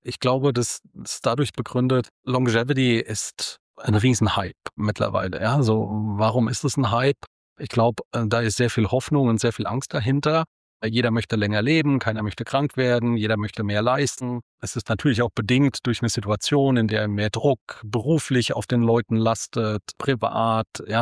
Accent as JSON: {"language": "German", "region": "Bavaria", "country": "Germany", "tie": "born or raised there", "said": "In Franken, nördliches Bayern."}